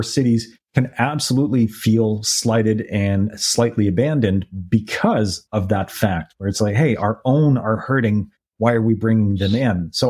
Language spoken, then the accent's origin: English; Canada; as a Canadian